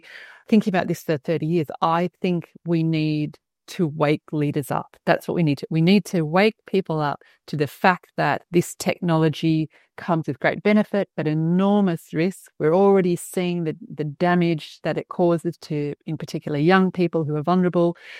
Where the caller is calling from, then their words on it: Australia; you know, I'm speaking from Australia.